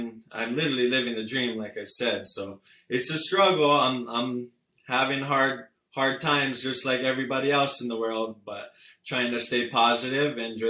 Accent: Hawaii, United States; So growing up in Hawaii definitely have certain advantages. But being raised around, like, Hawaiian communities, it's all about respect.

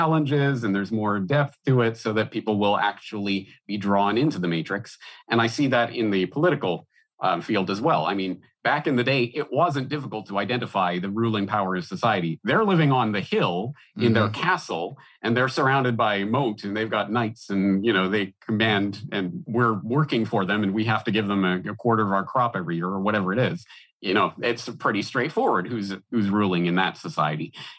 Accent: Canada; as I say, I'm Canadian, but so looking from afar into the American political situation

